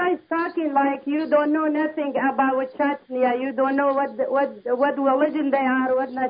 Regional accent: Iraq; English is a second language; I'm from Iraq.

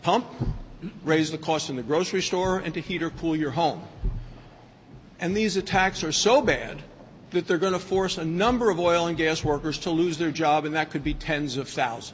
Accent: Wyoming, United States; From my home state of Wyoming, we are America's energy breadbasket.

